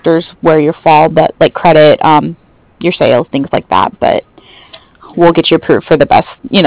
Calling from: San Diego, California, United States; I'm in San Diego.

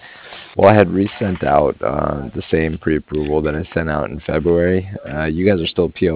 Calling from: Cardiff, Wales, United Kingdom; And I was calling from Cardiff.

